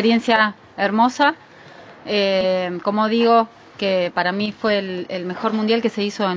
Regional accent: Quilmes, Buenos Aires Province, Argentina; soy de Quilmes

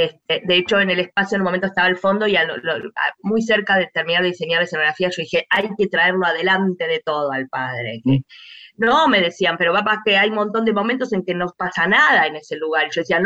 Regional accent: Argentina; Yo vivo en Buenos Aires, soy argentina, escribo de acá.

